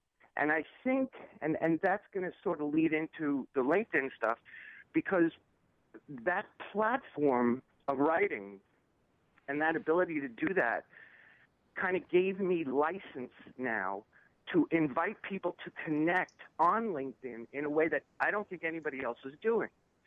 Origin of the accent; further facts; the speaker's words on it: New York, United States; And, you know, I'm from New York, so I always knew I was going to come back to New York.